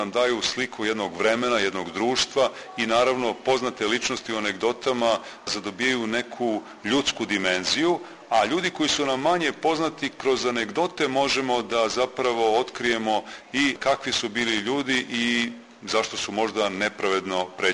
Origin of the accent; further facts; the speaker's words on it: Bosnia & Herzegovina; ja valjda od detinjstva imam dara da zapazim neke smešne situacije, počev od tog detinjstva u Bosni